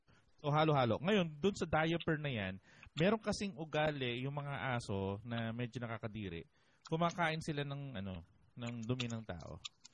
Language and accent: Tagalog; Tarlac, Central Luzon, Philippines; Kasi lumaki ako sa Tarlac.